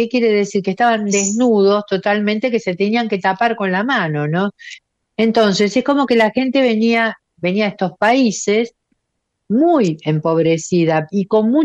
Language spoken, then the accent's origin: Spanish; Argentina; porque nosotros, bueno, Elena y yo que soy de Argentina, somos todos hijos o nietos o bisnietos de inmigrantes, ¿no?